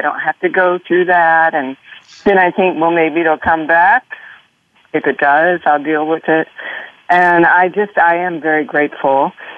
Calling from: Mission, Kansas, United States; I am calling from Mission, Kansas.

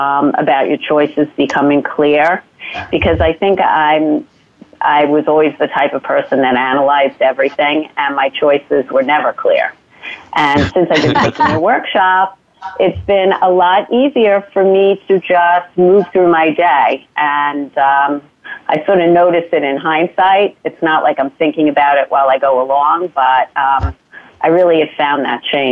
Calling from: New York City, New York, United States; Hi, I'm calling from New York City.

